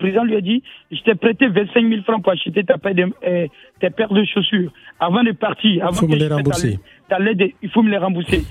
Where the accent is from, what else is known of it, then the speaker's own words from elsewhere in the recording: Côte d’Ivoire; moi j'ai quitté la Côte d'Ivoire parce que les systèmes footballistiques n'étaient pas vraiment à la hauteur